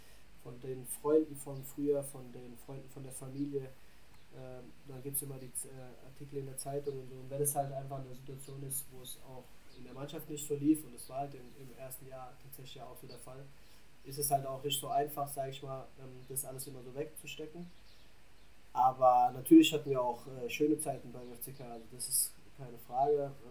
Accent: Ludwigshafen, Rhineland-Palatinate, Germany; Das ist ja meine Heimat auch, sage ich mal, ich komme aus Ludwigshafen. Von daher irgendwie so eine halbe Stunde von Lautern entfernt.

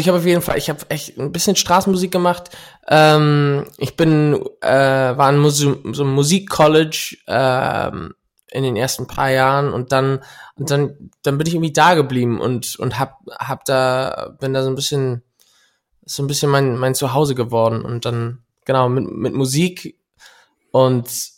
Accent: Hamburg, Germany; Ich bin Singer-Songwriter, komm ursprünglich und gebürtig aus Hamburg, bin aber immer mal wieder hier und da gewesen

